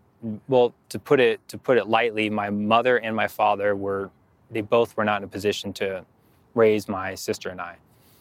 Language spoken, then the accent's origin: English; Pueblo, Colorado, United States; Mine is, I'm from Pueblo, Colorado. It's a smaller town, about 100,000 people. My father is a Persian immigrant.